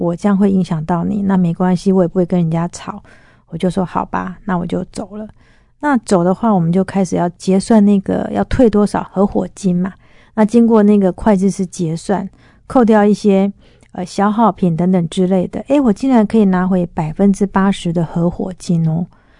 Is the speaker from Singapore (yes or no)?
no; Taiwan; moved away as an adult; now in United States